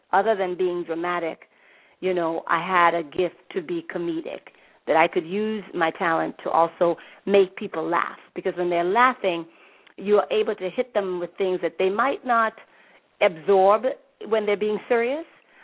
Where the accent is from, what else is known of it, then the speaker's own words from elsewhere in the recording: Trinidad & Tobago; Yeah. I was in Trinidad. You know, I'm originally from Trinidad.